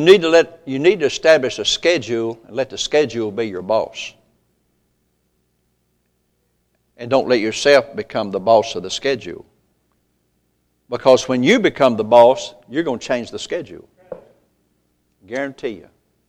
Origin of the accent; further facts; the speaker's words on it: Possum Grape, United States; also born or lived in Coffeeville; I grew up in Possum Grape and Coffeeville. That's my hometown.